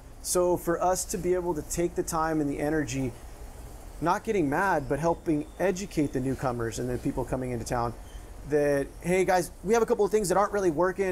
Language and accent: English; United States; Ryan and I grew up in the States